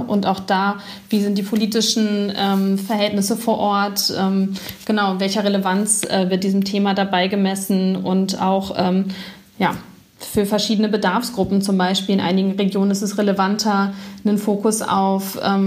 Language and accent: German; Berlin, Germany; Und ich habe das hier als Berlinerin jetzt mitbekommen